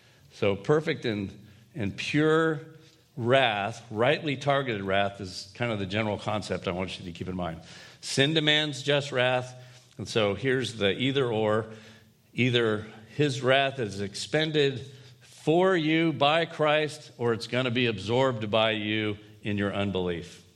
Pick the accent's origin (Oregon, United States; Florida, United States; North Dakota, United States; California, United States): Florida, United States; I grew up in Florida, and there's a lot of swimming pools, and there's the ocean, and beach balls, and different things, you know.